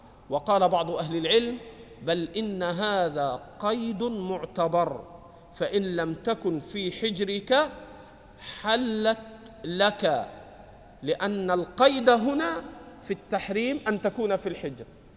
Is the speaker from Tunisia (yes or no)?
no; Egypt; إحنا عندنا في مصر، في مصر نقول حمى